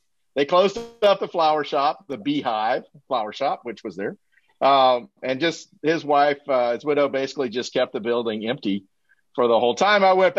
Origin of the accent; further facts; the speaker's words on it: Georgia, United States; I grew up in Georgia. My wife grew up in Virginia. So we were kind of used to trees and mountains and hills and seasons and things like that.